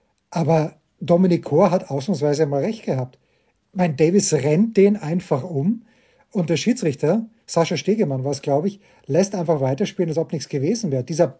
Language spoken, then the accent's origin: German; Voitsberg, Styria, Austria; am Mittwochabend war auch Voitsberg in dieser Konferenz, also der örtliche Verein, wo ich herkomme.